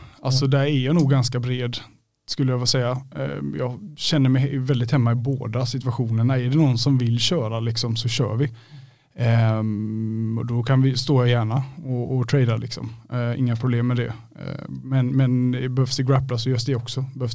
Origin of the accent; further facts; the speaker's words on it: Falkenberg, Halland County, Sweden; now in Gothenburg, Sweden; där är jag uppvuxen. Så att där är rötterna liksom. Så att där har jag ju bott fram tills jag var, ja, det är ju 8-9 år sedan nu som jag flyttade upp till Göteborg då på heltid. Men jag har ju nära koppling till Falkenberg hela tiden.